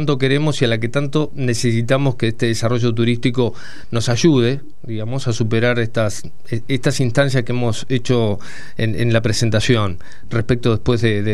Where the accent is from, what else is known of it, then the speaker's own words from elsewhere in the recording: San Pedro, Buenos Aires Province, Argentina; cuando nosotros decimos, somos de San Pedro, se asocia directamente, no solamente a esto, ¿no?